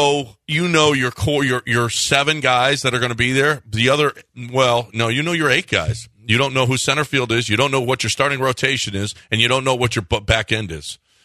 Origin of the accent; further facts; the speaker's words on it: Lafayette, Louisiana, United States; I mean, I like spicy, just like I'm from Lafayette.